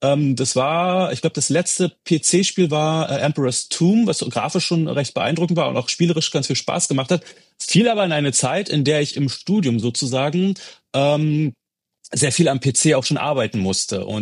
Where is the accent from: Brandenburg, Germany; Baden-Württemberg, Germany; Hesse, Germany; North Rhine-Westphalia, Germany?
Brandenburg, Germany; Wir sind in der Nähe von Berlin, ich bin in der Nähe von Berlin aufgewachsen.